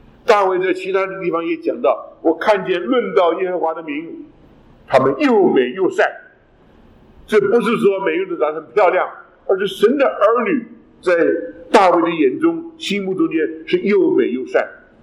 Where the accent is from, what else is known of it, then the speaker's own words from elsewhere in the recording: United States; 我们美国人有句俗话